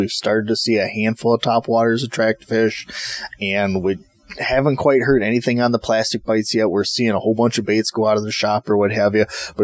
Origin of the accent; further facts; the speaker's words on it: Milwaukee, Wisconsin, United States; So coming from down by me, I came from the Milwaukee area, and coming up here, it's a lot of different baits to get used